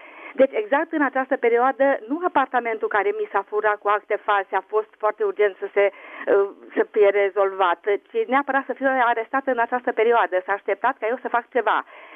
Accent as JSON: {"language": "Romanian", "town": "Arad", "region": "Arad County", "country": "Romania", "said": "sunt din Arad."}